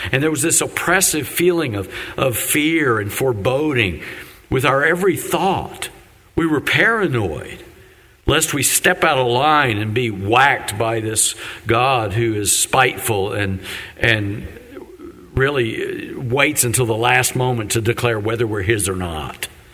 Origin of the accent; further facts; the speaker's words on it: West Virginia, United States; And of course, I'd have to admit I'm from West Virginia.